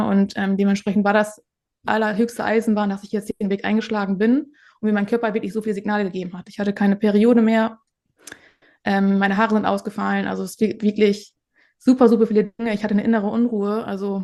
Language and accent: German; Northern Germany, Germany; Ich komme aus dem Norden und ja, bin 31 Jahre alt.